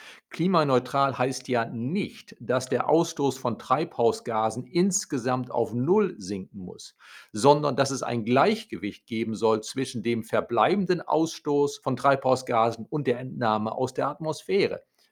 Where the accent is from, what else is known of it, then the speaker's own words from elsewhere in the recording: Lower Saxony, Germany; im Emsland, meiner Heimatregion.